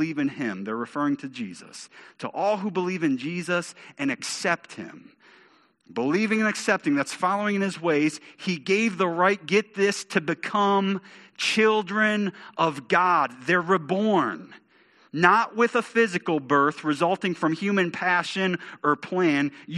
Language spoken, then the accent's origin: English; Bellevue, United States; We're from Bellevue. We got Italian roots, right?